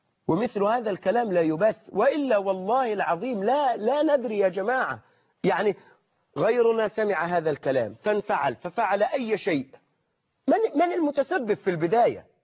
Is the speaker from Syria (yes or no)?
no; Egypt; يعني عندنا في مصر، عندنا في مصر، انظر إلى نصارى مصر